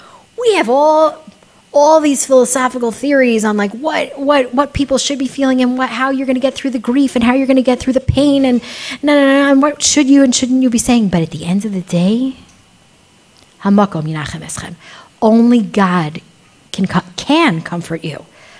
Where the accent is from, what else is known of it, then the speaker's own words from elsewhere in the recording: Dayton, Ohio, United States; We lived, you know, as a young child, I grew up in Dayton, Ohio. So if there was a Jew that came into town, we had a rule in our house